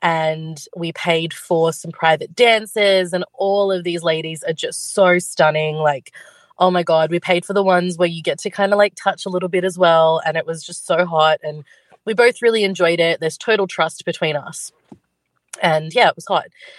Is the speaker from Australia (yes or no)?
yes; Sydney, New South Wales, Australia; Recently, my partner and I took a little trip to Melbourne. We're from Sydney.